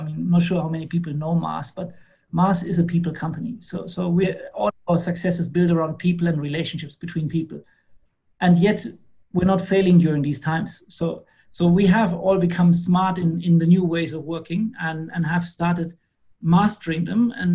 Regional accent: Germany; English is a second language; also born or lived in Belgium; now in Singapore; Probably can hear it. I'm from Germany originally. Now I'm based in Singapore.

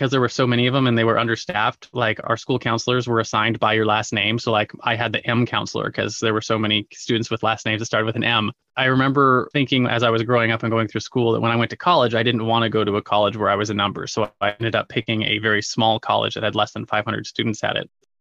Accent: California, United States; I grew up in an upper middle class town in Southern California.

